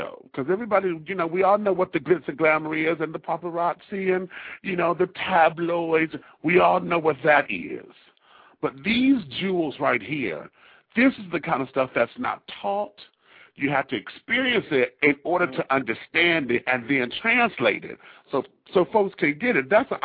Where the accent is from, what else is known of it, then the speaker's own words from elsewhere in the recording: Detroit, Michigan, United States; moved away as an adult; now in Atlanta, United States; Well, yeah, I'm from Detroit. I moved here 3 years ago.